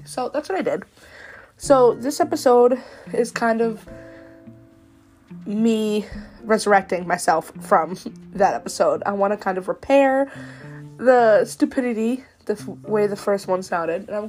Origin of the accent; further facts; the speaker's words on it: Massachusetts, United States; So yeah, I am from Massachusetts. I am a very big masshole, not meaning asshole. Masshole really just means I love Massachusetts, and I am here because obviously I was born here, but I don't want to leave.